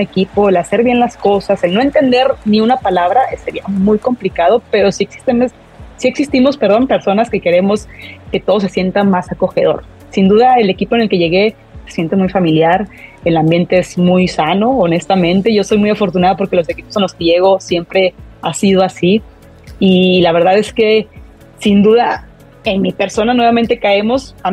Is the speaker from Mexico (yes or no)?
yes; Mexico; now in Scotland; yo soy una futbolista mexicana